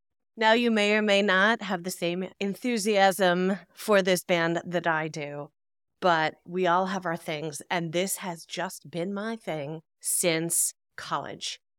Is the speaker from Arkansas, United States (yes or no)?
no; New Jersey, United States; So last month, I was in my home state of New Jersey